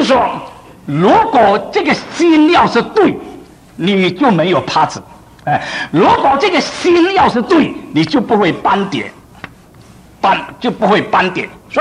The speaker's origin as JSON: {"language": "Chinese", "town": "Xiamen", "region": "Fujian", "country": "China", "said": "好像说我是厦门人，我叫我父亲我叫阿爸啊"}